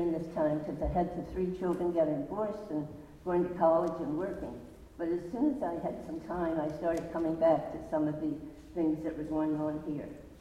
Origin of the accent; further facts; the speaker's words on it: Maryland, United States; I was brought up in Maryland, and I was a Presbyterian. And I went to a little tiny church in a town called Dickeysville.